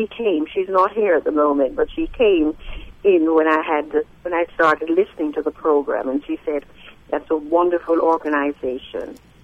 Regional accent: Orlando, Florida, United States; I'm from Orlando.

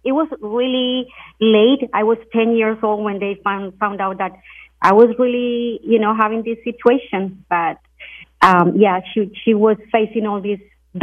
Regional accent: Bogota, Bogotá, Colombia; English is a second language; moved away as an adult; now in United States; I am from Colombia originally, from Bogota, the capital of Colombia. And I've been here in the United States for like probably almost 20 years now.

